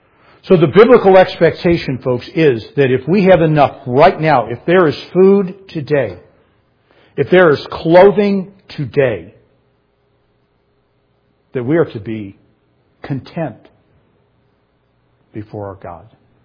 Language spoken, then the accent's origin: English; United States; But the reality is, as an American, my daily bread is in the freezer.